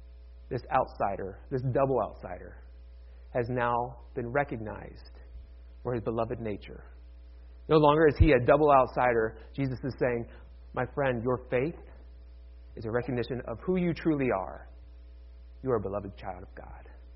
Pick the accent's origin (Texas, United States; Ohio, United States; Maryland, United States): Ohio, United States; I am a Mennonite in part because I grew up in northeastern Ohio among other Anabaptist groups.